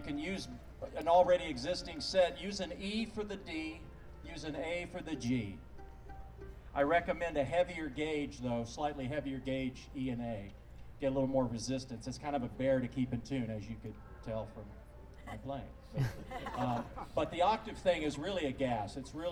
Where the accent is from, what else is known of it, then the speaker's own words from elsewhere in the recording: Charlotte, North Carolina, United States; also born or lived in Atlanta / Myrtle Beach; now in California, United States; Oh, I lived most of my younger years in Charlotte, Atlanta, and Myrtle Beach. And I graduated from the other USC, Gamecock Country.